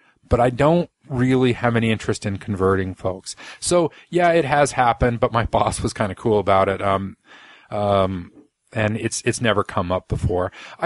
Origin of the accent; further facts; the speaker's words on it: Utah, United States; Being born and raised in Utah, I know the majority are Mormons.